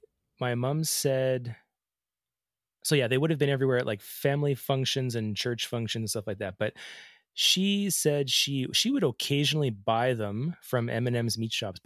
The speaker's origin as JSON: {"language": "English", "region": "Ontario", "country": "Canada", "tie": "born or raised there", "also_born_or_lived": "Alberta", "said": "I was born and raised in Ontario, and I had never heard of them until I was in my 20s living in Alberta"}